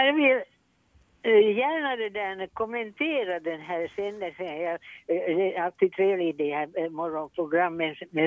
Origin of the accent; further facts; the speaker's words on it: Espoo, Uusimaa, Finland; born there; No, jag är född på Pentara i Esbo.